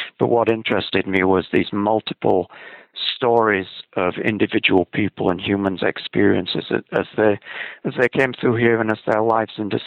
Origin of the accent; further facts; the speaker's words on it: Scotland, United Kingdom; And I can say this being Scottish